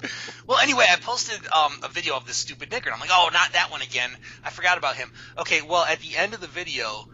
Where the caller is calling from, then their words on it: Michigan, United States; I'm calling from Michigan.